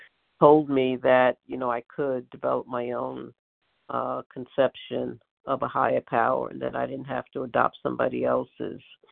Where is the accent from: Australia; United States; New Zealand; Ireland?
United States; New York City, New York; I'm from Brooklyn, New York, and grateful to be at this meeting.